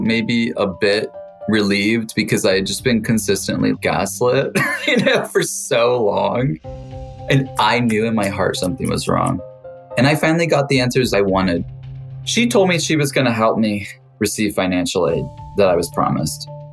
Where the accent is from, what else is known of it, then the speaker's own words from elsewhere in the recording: Tennessee, United States; I was a bluegrass musician because I'm from Tennessee.